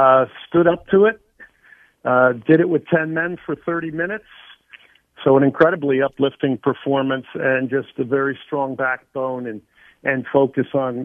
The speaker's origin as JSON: {"language": "English", "country": "Argentina", "tie": "born or raised there", "said": "Just like, you know, I grew up in Argentina."}